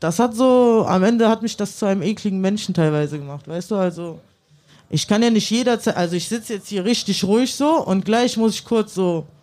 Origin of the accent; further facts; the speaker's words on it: Italy; ich bin ja Italienerin